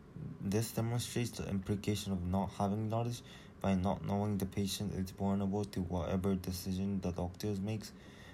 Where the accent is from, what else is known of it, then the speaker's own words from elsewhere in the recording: Japan; first language Japanese; English is a second language; First of all, knowledge of Japanese, which is my first language, is not used for really outside of Japan because there are few opportunities to use it.